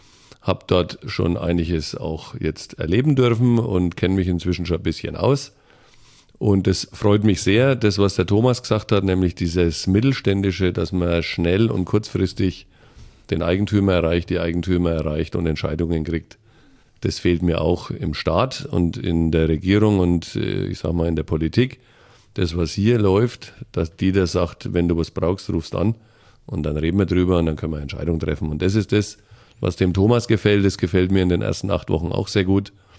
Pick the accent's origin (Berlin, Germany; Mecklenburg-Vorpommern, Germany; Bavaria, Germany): Bavaria, Germany; Bamberg